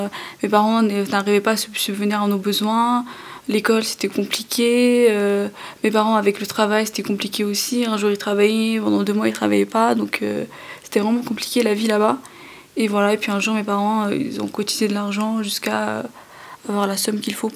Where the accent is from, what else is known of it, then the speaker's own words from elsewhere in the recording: Armenia; now in France; Moi, je suis originaire de l'Arménie.